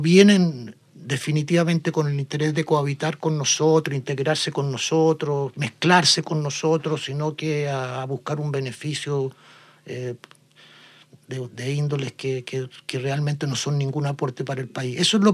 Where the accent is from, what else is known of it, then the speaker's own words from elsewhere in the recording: Chile; O sea, yo creo que hay una reciprocidad en ese sentido que como chilenos tenemos que entenderla.